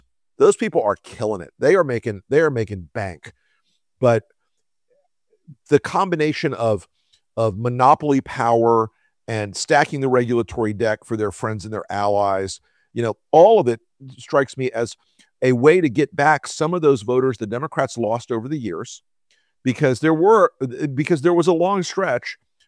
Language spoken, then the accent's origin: English; the South, United States; it's a Southernism, but I use it a lot because I'm a Southerner.